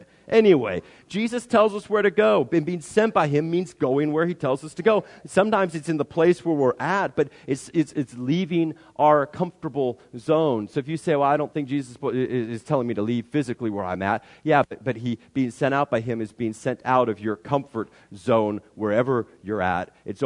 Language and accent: English; Waverly, Nebraska, United States; Growing up in Waverly, I swore I was not going to live here.